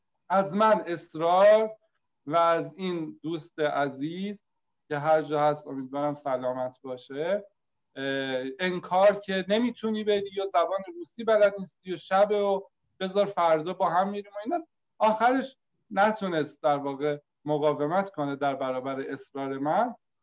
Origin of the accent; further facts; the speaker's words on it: Isfahan, Iran; فهمیده من اصفهانیم